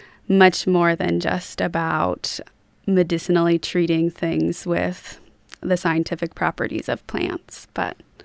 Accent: Astoria, United States; I was really sick growing up in Astoria.

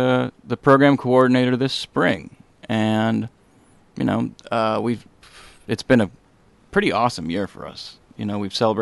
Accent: Eugene, Oregon, United States; also born or lived in Portland / Los Angeles; now in Cannon Beach, United States; I moved to the North Coast about 3 years ago, to Cannon Beach. I grew up in Eugene. I lived in Portland for a decade, and I lived in L.A.

